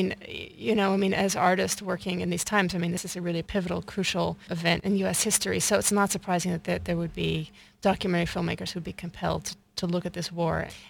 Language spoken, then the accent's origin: English; United States; I went there as an American with a sense of despair about the war and wanting to express something about that.